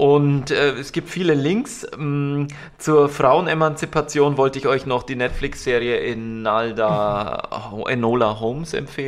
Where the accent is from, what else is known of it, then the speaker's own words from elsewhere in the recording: Germany; also ich als Deutscher